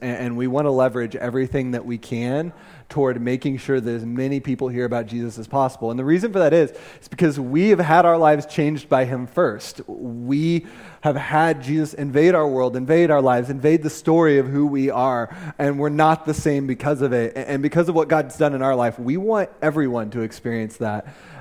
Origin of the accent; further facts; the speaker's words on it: Kansas City, Missouri, United States; I grew up in Kansas City, Missouri